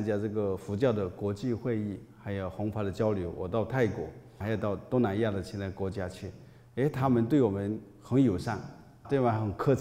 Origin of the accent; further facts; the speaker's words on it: China; 因为我们中国人是大乘根器